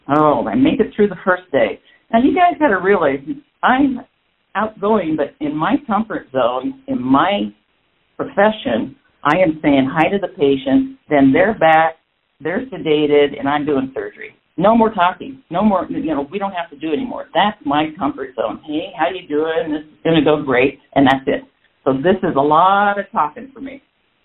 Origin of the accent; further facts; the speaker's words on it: Arizona, United States; which is, of course, in California, next door to my home state out here in Arizona.